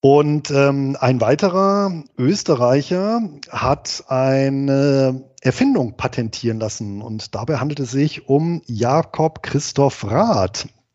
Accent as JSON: {"language": "German", "town": "Bonn", "region": "North Rhine-Westphalia", "country": "Germany", "said": "Denn meine Heimatstadt Bonn"}